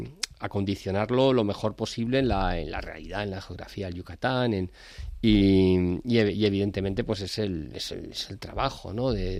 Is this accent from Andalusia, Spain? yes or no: no; Madrid, Community of Madrid, Spain; Yo soy, bueno, madrileño, castellano, español, europeo, ciudadano del mundo